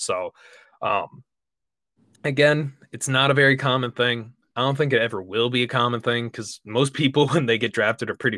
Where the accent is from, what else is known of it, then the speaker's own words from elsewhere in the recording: Minnesota, United States; Yeah, I'm Minnesotan. So that's just how I am, man.